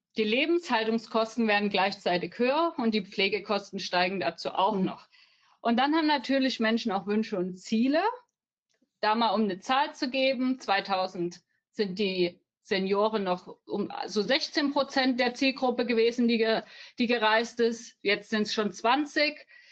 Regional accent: Saxony, Germany; moved away as an adult; Damals noch in meiner Heimat in Sachsen, wo ich geboren und aufgewachsen bin, bin dann aber direkt danach ins Rhein-Main-Gebiet gewechselt, 2007

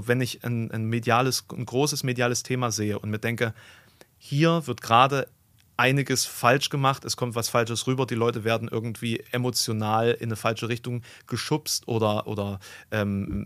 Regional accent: Saxony-Anhalt, Germany; Ich komme ja auch aus Sachsen-Anhalt.

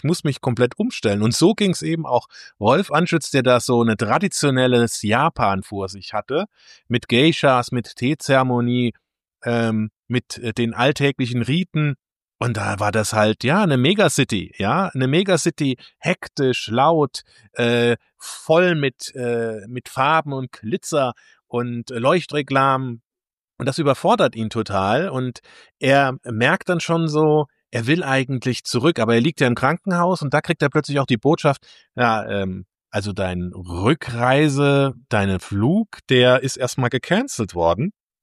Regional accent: Saarland, Germany; Ich komme ja aus dem Saarland

